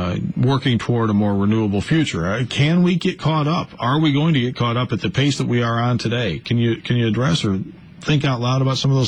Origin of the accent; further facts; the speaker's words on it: United States; I'm 54, on the farm, growing up in Northwest Grundy County, the beginning of the ethanol industry.